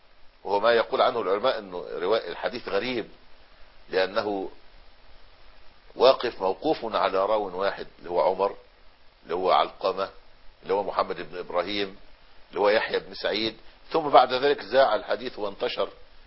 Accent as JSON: {"language": "Arabic", "country": "Egypt", "said": "احنا في زماننا النهاردة عندنا في مصر قرابة 10 مليون مسافر"}